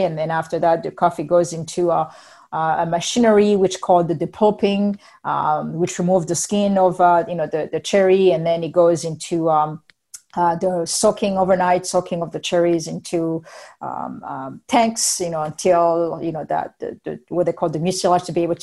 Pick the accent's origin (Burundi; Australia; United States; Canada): Burundi; I was born and raised in Burundi, which is Central East Africa. It's a very small, tiny country, and we call it the heart of Africa, as a matter of fact. But landlocked, sharing borders with Rwanda to the north, Tanzania to the east, and then Congo to the west.